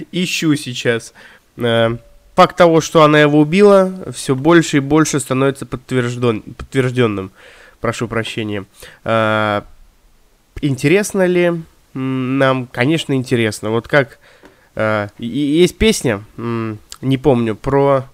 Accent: Tver Oblast, Russia; Пятно масляное на Волге в Тверской области, в моем родном городе.

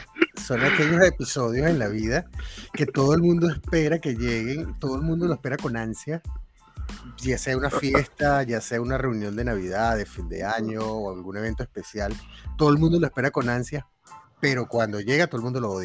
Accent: Italy; cuenta que yo soy italiano

